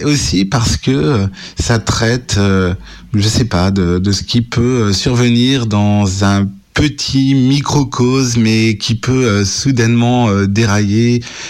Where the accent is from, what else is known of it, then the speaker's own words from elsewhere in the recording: Brittany, France; un univers qu'on connaît ici, chez nous, en Bretagne